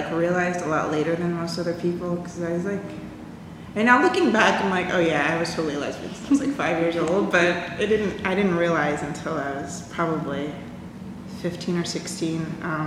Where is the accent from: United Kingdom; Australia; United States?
United States; Indiana; also born or lived in Texas; I grew up in Indiana for the next 8 or so years, which I liked because I was close to my family.